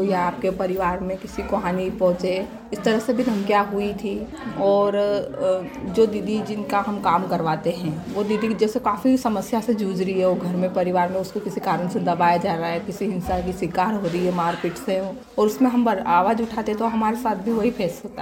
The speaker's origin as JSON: {"language": "Hindi", "town": "Badhiya", "region": "Jharkhand", "country": "India", "said": "मैं ग्राम बढ़िया मांडू से हूँ"}